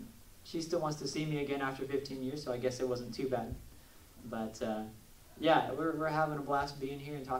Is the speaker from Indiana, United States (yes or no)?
yes; Crawfordsville, Indiana, United States; I'm from the Crawfordsville area, so kind of here, but not real far. I mean, not real close.